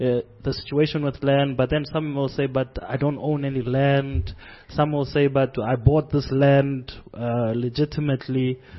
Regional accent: South Africa; As a South African, how am I supposed to be engaging with it? As a politically educated South African

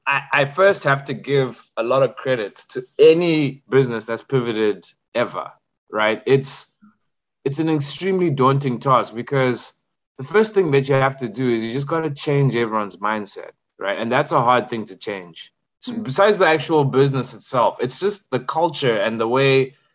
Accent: Zimbabwe; moved away as an adult; also born or lived in KwaZulu-Natal, South Africa; So, born and raised in Zim. It was a pretty interesting period.

